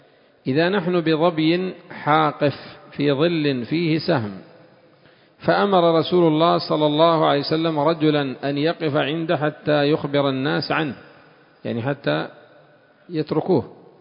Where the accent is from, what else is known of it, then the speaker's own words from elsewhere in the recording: Yemen; وهل يوجد الحمار الوحشي الآن عندنا في اليمن؟